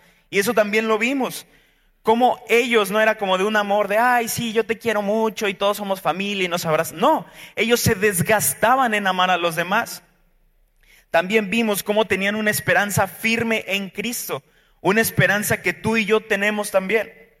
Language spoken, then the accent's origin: Spanish; Guanajuato, Mexico; Y yo soy de Guanajuato, entonces fui a visitar a mi familia.